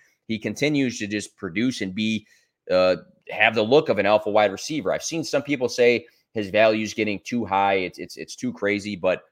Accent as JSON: {"language": "English", "town": "Plainfield", "region": "Illinois", "country": "United States", "said": "I'm from Plainfield, Illinois. He's from like Naperville, Illinois. So he's right down the street."}